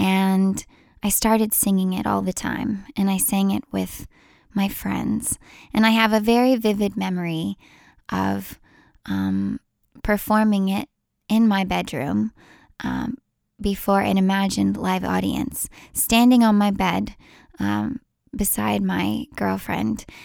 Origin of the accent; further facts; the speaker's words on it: Houston, Texas, United States; I started listening to Oldies 94.5 growing up in Houston, and they would play music from the 50s and 60s.